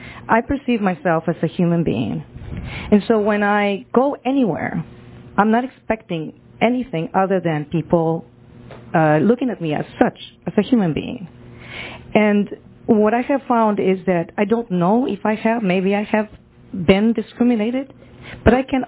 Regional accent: Guatemala; English is a second language; now in United States; I come originally from Guatemala, and I'm obviously Hispanic.

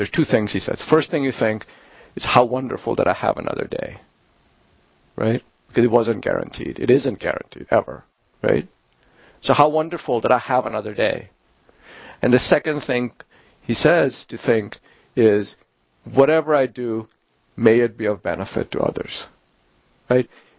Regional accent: Kolkata, West Bengal, India; I grew up in Calcutta

